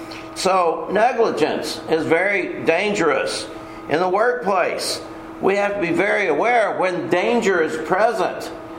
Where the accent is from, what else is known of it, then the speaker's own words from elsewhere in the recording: Texas, United States; You know I'm from Texas. I'm proud of that fact, and I let y'all know it all the time. And I talk like I'm from Texas.